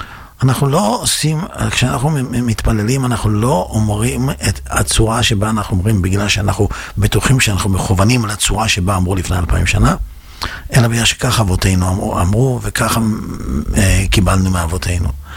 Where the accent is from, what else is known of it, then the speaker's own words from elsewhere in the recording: Netanya, Central District, Israel; אני רוצה להגיד לך שאני גדלתי בנתניה. כשאני הייתי בנתניה, נתניה הייתה נחשבת כעיר הפשע של מדינת ישראל.